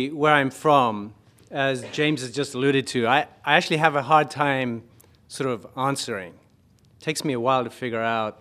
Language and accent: English; Kenya; born there; I was born in Kenya. So sometimes I say, well, I feel like a global citizen. Sometimes I say I'm an African American.